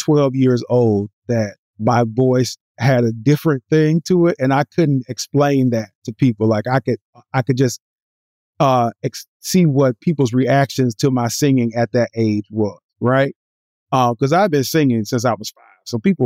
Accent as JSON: {"language": "English", "region": "Alabama", "country": "United States", "said": "I really wanted to go and get the experience, because I was from Alabama."}